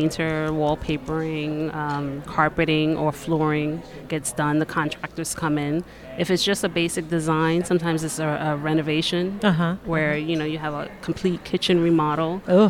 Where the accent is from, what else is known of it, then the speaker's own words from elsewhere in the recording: New York, United States; now in Atlanta, United States; I'm from New York, and when I moved down to Atlanta, I've always enjoyed interior design.